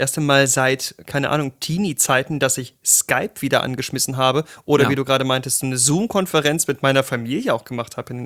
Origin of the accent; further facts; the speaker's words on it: Braunschweig, Lower Saxony, Germany; von der Wahlheimat Hannover in die eigentliche Heimatstadt Braunschweig.